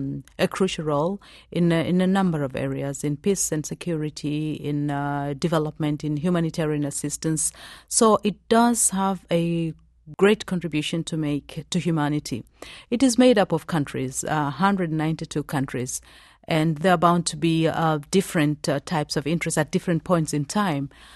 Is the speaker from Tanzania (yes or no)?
yes; Tanzania; I come from Tanzania, one of the poor countries of the world, one of the countries from the developing world.